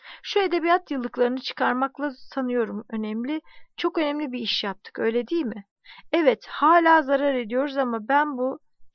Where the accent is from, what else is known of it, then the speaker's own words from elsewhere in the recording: Istanbul, Turkey; Doğma büyüme İstanbulluyum. Bunca yıldır bu kentte yaşadım.